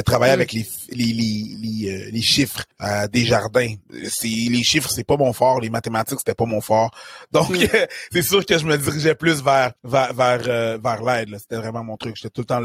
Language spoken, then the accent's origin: French; Haiti; je suis haïtien